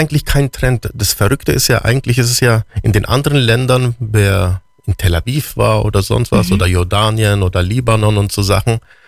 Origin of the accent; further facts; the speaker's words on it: Füssen, Bavaria, Germany; Ja, und ich bin in Füssen geboren und aufgewachsen. So schön da gewesen.